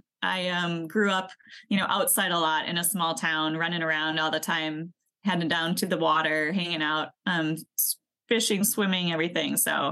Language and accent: English; Bloomer, Wisconsin, United States; So I grew up in Bloomer. 3,000 people, more cows than people. I mean, it's true for a lot of Wisconsin towns.